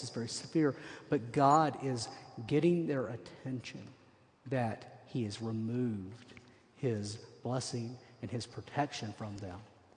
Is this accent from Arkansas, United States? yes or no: yes; Arkansas, United States; There's this guy in Arkansas named Jim Bob, of course. His last name is Duggar. I'm from Arkansas, so I can pick on him.